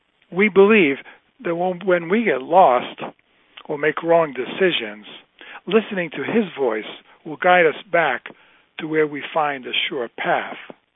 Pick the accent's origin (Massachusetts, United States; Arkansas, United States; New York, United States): New York, United States; New York City; I grew up in New York City. I never saw a shepherd until I was ministering in the hills of West Virginia.